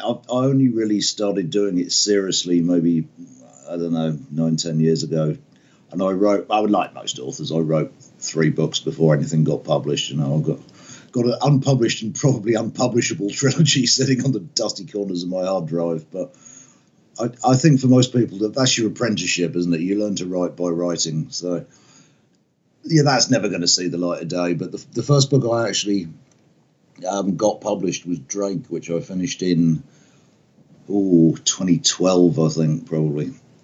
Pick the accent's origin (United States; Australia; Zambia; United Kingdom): United Kingdom; England; I'm an English author of primarily crime thrillers in fantasy settings.